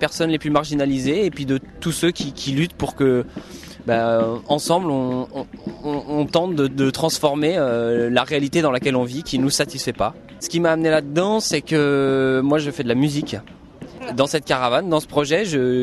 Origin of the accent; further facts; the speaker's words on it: Barreau, Auvergne-Rhône-Alpes, France; Je viens de Barreau, un petit village dans l'Isère, entre Chambéry et Grenoble.